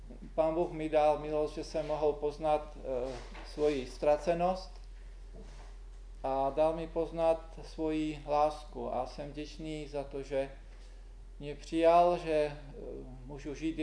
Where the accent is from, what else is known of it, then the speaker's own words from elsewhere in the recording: eastern Slovakia, Slovakia; No a pocházím ze Slovenska, narodil jsem se na Slovensku.